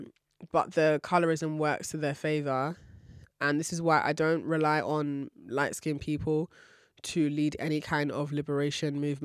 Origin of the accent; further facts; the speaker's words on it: Nigeria; natural hair or not, I'm Nigerian, just like you and your sister.